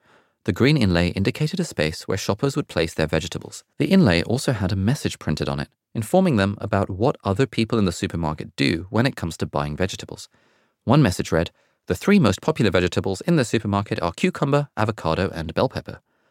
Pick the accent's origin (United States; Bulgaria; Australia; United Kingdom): United Kingdom; In my home country, Britain, this is usually referred to as CBA